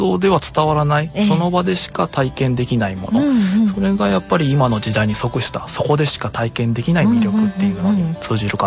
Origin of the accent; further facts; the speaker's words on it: Okazaki, Aichi, Japan; はい、岡崎出身です。